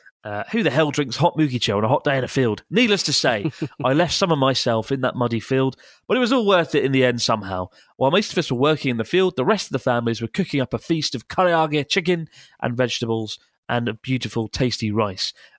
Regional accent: United States; My brother and I grew up here in America, but our mother is Japanese, so we'd often visit growing up.

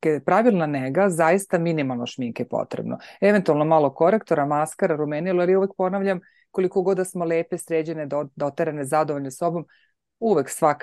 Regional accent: Nova Pazova, Vojvodina, Serbia; još u amaterskom pozorištu u kom sam odrasla u Novoj Pazovi

